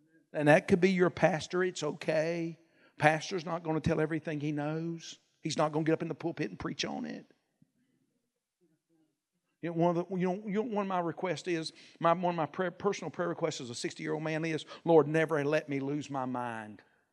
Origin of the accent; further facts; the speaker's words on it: Alabama, United States; I'm from Alabama.